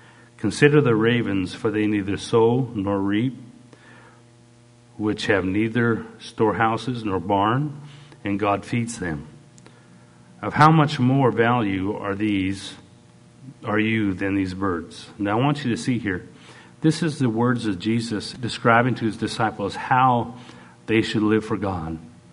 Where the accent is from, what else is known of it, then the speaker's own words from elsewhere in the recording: Canada; and I'm a Canadian boy, so we'd always have fun